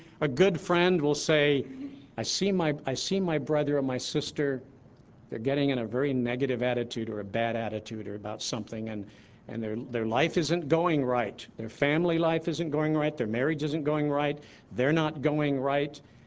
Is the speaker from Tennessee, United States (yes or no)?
yes; Tennessee, United States; She's from Missouri, and I'm from Tennessee. And we both have pretty good mules in those states.